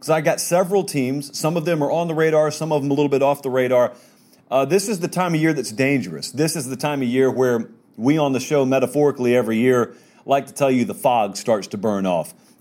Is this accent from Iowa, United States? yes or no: no; Georgia, United States; I've even heard about it, and I grew up in Georgia.